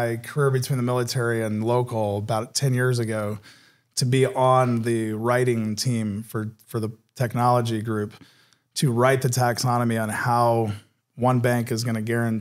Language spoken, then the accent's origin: English; United States; As an American and as a soldier, I just don't ascribe to the idea